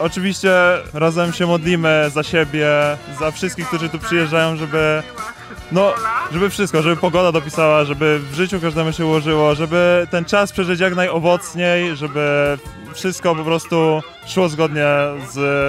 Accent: Złoczew, Łódź Voivodeship, Poland; przyjechałem ze Złoczewa.

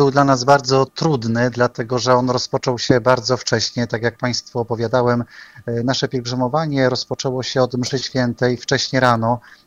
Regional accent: Kalisz, Greater Poland Voivodeship, Poland; przyjechaliśmy tutaj na Słowację, dokładnie do Bratysławy z Kalisza i powiedziałem, że u nas w Kaliszu

